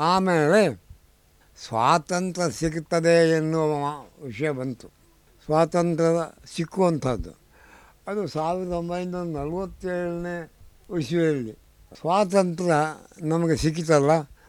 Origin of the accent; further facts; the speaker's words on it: Kasaragod, Kerala, India; born there; ನಾವು ಈ ಕಾಸರಗೋಡು ಪ್ರದೇಶದಲ್ಲಿ ನಾನು ಹುಟ್ಟಿದ್ದು ಮಾತ್ರವಲ್ಲ, ನನ್ನ ತಂದೆ ಮನೆ, ನಮ್ಮ ಹಳ್ಳಿ ಕಟ್ಟಿನ ಪ್ರಕಾರ ಹುಟ್ಟಿದ ಮನೆ ತಂದೆ ಮನೆ ನಮ್ಮ ಶಾಶ್ವತ ಮನೆ ಅಲ್ಲ.